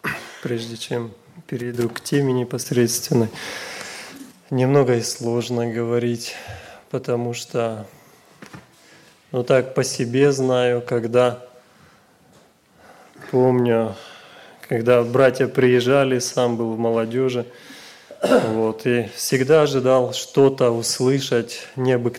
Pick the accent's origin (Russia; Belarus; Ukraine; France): Ukraine; Мы с Украины, вот с братом